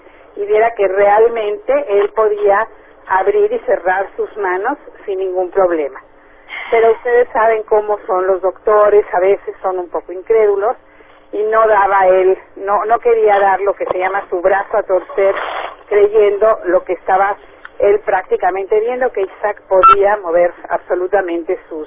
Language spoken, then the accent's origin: Spanish; Mexico; now in United States; yo vengo de México. Yo empecé mi negocio de Niken en México, y después de 2 años de estar en el negocio, yo me vine para Estados